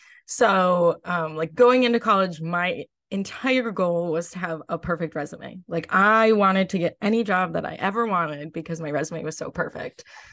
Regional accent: Lakeville, United States; So in high school, I told my mom, I was like, I might run for Miss Lakeville, my hometown.

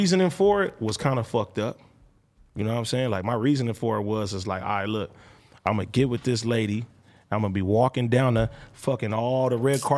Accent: Compton, California, United States; Richmond is like Compton for me, bro. I'm from Compton.

